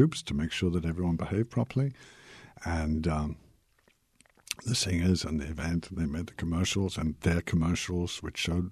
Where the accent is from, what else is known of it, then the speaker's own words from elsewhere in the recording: Canada; born there; And I was born in Canada